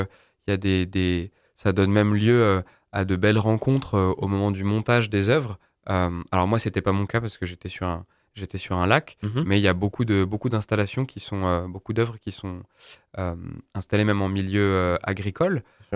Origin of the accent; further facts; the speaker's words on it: Auvergne-Rhône-Alpes, France; Je suis originaire d'ici. Mm-hmm. J'ai grandi dans les Combrailles.